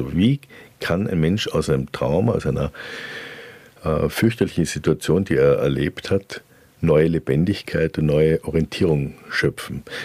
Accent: Germany; born there; ich bin in der DDR geboren

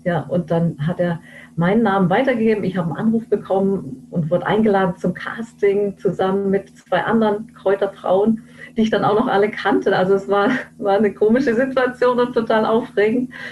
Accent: Lörrach, Baden-Württemberg, Germany; Also ich bin aufgewachsen in Lörrach, habe danach Sozialpädagogik studiert, bin dann ein Jahr nach Lappland

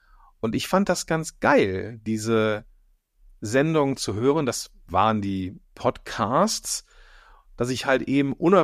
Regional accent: Moers, North Rhine-Westphalia, Germany; Ich bin gebürtiger, also gar nicht so weit weg, gebürtig komme ich aus Moers, das ist bei Krefeld und Duisburg, und ja, bin halt so ein gebürtiger, im Zweistromland Niederrhein und Ruhrgebiet groß geworden.

